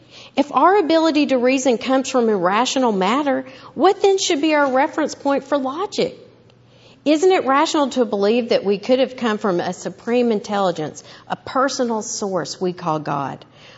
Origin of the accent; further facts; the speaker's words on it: Texas, United States; I'm from East Texas.